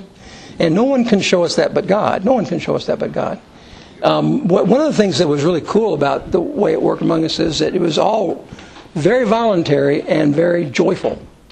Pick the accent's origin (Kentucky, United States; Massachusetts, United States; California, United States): Kentucky, United States; Owensboro; I remember in where I came from in Owensboro, the first thing you did when you wanted to build a church is you built the barbecue pit.